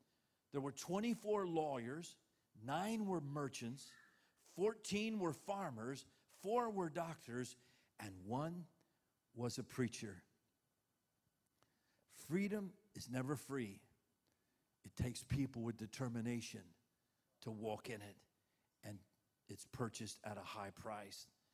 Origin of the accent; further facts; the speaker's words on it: United States; How many of you know we are blessed to be born and raised in America?